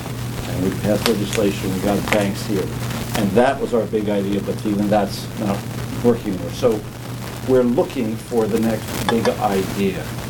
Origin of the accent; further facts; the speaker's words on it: Wilmington, Delaware, United States; I just wanted to share something as someone who's born and raised in Wilmington, third generation of Wilmingtonians. Probably die here.